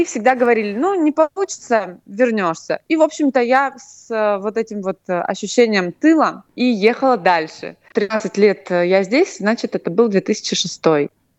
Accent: Vladivostok, Primorsky Krai, Russia; now in Spain; Я из Владивостока. Там закончила факультет журналистики в университете.

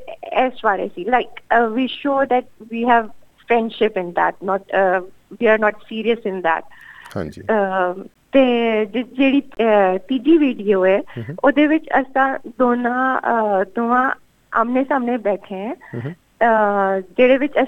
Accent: Lahore, Punjab, Pakistan; ਮੈਂ ਲਾਹੌਰ ਤੋਂ ਹੈਗੀ ਹਾਂ, ਮੇਰੀ ਸਟੱਡੀਜ਼ ਬੈਚਲਰਸ ਅਤੇ ਮਾਸਟਰਸ ਦੋਵਾਂ ਨੈਸ਼ਨਲ ਕਾਲਜ ਆਫ ਆਰਟਸ ਤੋਂ ਹੈਗੀਆਂ ਨੇ

